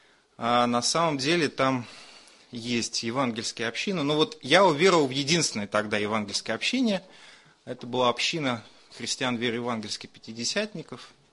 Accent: Petushki, Vladimir Oblast, Russia; born there; Я родился в Владимирской области, в таком интересном месте, которое мое поколение очень хорошо знает, Петушки город.

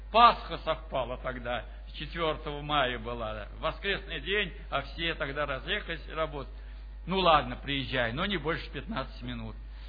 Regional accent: Moscow, Russia; Я сказал, что я из Москвы, исполняю такое-то служение.

